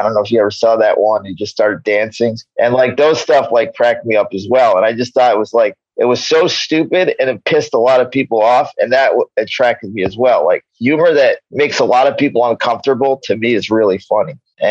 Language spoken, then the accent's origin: English; New York, United States; now in Los Angeles, United States; I grew up in New York. I live in L.A.